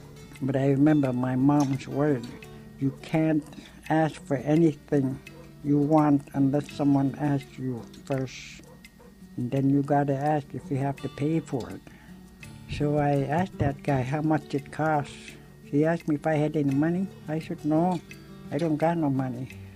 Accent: White Mountain, Alaska, United States; also born or lived in Nome; I was born in White Mountain, Alaska. The year of 1941 to my parents … My parents and I lived in White Mountain most of the years that I was raised here until we moved to Nome

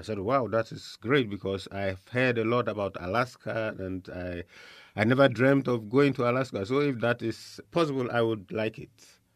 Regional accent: Ghana; also born or lived in Mali; I am from Ghana, and I belong to a missionary society called the Missionaries of Africa.

